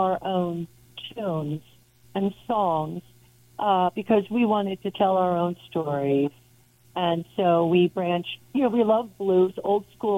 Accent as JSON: {"language": "English", "town": "Dallas", "region": "Texas", "country": "United States", "tie": "born or raised there", "said": "I was raised in Texas. I moved 15 times before I was 17."}